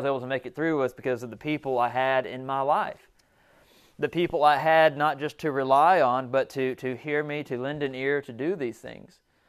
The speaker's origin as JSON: {"language": "English", "region": "the South", "country": "United States", "tie": "born or raised there", "said": "growing up in the South, look out there in the pastures and stuff"}